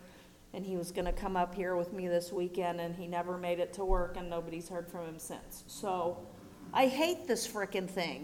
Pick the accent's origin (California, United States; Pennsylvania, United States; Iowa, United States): California, United States; Manhattan Beach; And I was raised in Manhattan Beach. It's a little upper middle class beach community that way, a little way.